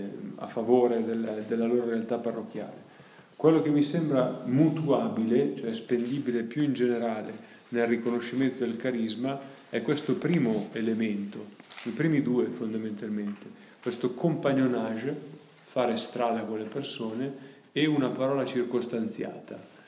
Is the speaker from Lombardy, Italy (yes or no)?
yes; Legnano, Lombardy, Italy; io sono di Legnano